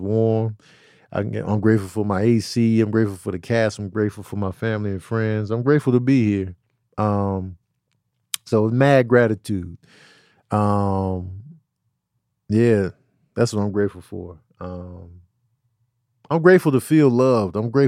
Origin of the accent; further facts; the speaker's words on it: Chicago, Illinois, United States; moved away; The amount of black pride that was instilled in us growing up in Chicago is something that I didn't overlook. I overlooked it then, but like when I moved away